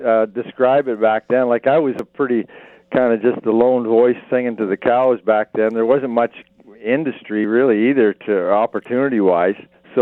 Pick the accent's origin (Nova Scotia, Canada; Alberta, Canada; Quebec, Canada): Alberta, Canada; now in Ontario, Canada; And as you know, I'm a recovering Albertan. I'm calling you from Ontario, but I'm saying for years I'm a recovering Albertan.